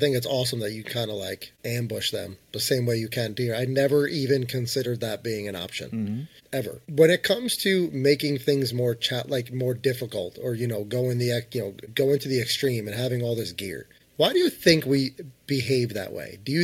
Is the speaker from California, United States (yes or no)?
no; New Jersey, United States; also born or lived in New Hampshire; now in Pennsylvania, United States; We're not from here. We're actually from northern Jersey. I've kind of been everywhere. We're from Jersey. I went to school in Pennsylvania. I lived in New Hampshire for a couple of years